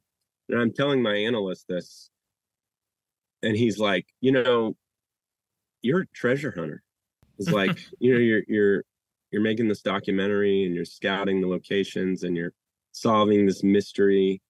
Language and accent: English; Chicago, Illinois, United States; I'm from Chicago. It's like my favorite movie.